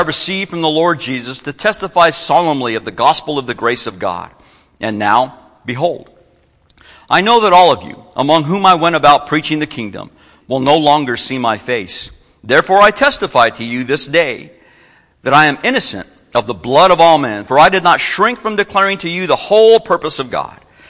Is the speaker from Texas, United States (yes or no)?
yes; Texas, United States; I would be preaching the gospel not only out of my hometown, but out of my home state on the Gulf Coast of Texas